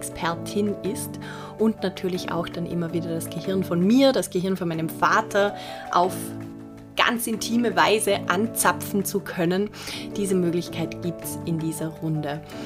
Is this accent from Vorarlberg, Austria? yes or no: yes; Vorarlberg, Austria; von einem der größten Sozialdienstleister in Vorarlberg, wo ich herkomme